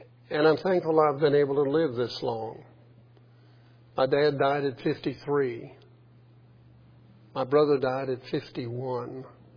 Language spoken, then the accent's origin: English; Elsmere, United States; born there; I'm so thankful that I was born in Elsmere.